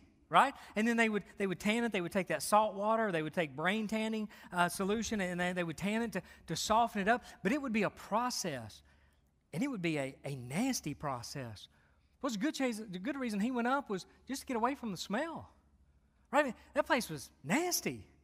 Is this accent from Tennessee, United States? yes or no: yes; Chattanooga, Tennessee, United States; I'm from Chattanooga, right? We grew up on squirrels and muskrats and the possums anyway, right?